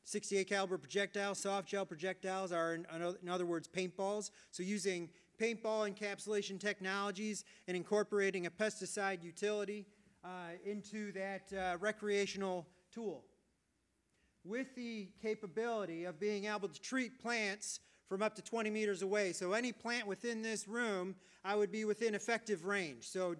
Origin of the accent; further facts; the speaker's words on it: Michigan, United States; moved away as an adult; now in Hawaii, United States; I'm from Michigan originally. I've been in Hawaii for almost 20 years